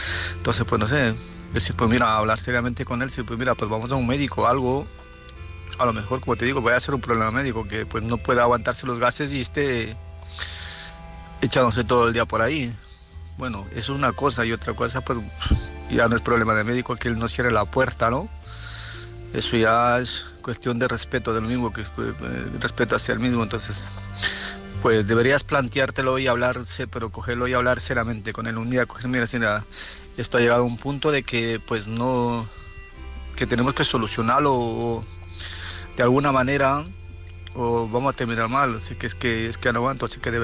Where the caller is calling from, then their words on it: Murcia, Region of Murcia, Spain; de Murcia.